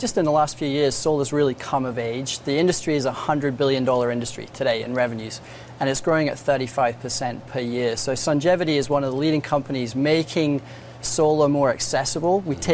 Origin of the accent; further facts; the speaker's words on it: United Kingdom; in the UK, my home country